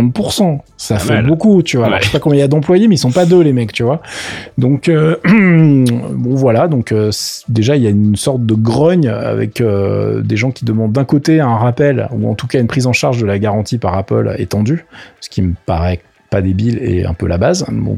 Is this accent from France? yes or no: yes; France; parce que je suis français, je fais ce que je veux